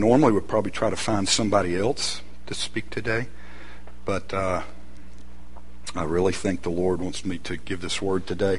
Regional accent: Atlanta, Georgia, United States; also born or lived in Augusta; even though I was from Georgia, another part of Georgia, Atlanta and Augusta.

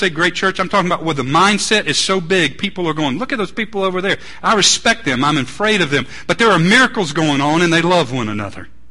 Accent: Atlanta, Georgia, United States; But I grew up in Atlanta. They were not there when I was growing up.

